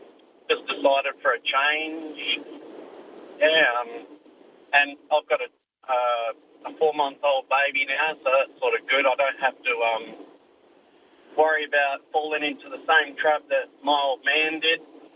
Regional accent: Midland, Western Australia, Australia; Look, I grew up in Midland, and the culture was just, you know, just drinking a lot.

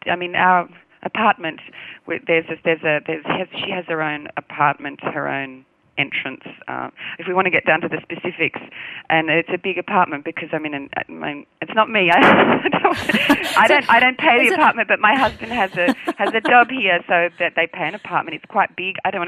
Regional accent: Australia; We don't come from the same culture as our English or British forebears with upstairs, downstairs. We never really had that in Australia, with a servant class in the same on the same kind of level.

